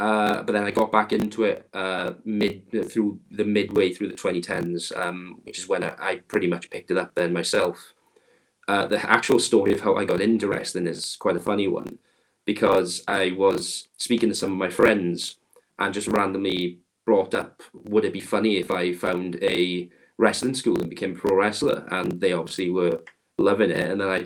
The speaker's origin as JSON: {"language": "English", "town": "Swansea", "region": "Wales", "country": "United Kingdom", "said": "And the fact I get to do it very close to my hometown, but obviously being from the Swansea area"}